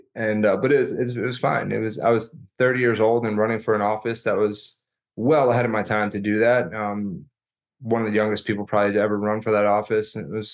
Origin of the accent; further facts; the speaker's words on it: New York, United States; now in Austin, United States; I was born in the city, Bronx, and I was raised upstate, which is like the Hudson Valley area, still New York City metro, but more suburban.